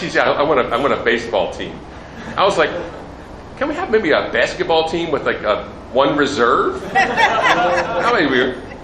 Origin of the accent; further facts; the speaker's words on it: Baltimore, Maryland, United States; So I grew up in Baltimore, Maryland. I was a city kid.